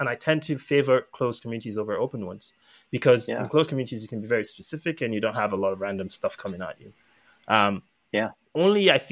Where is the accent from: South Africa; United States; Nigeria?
Nigeria; because I grew up in Nigeria